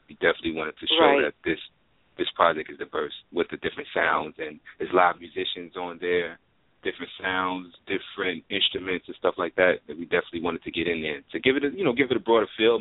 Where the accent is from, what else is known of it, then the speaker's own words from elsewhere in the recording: New York City, New York, United States; That song, I think, definitely takes my journey from growing up in Brooklyn, New York, Coney Island, and takes me all the way to traveling the country on tours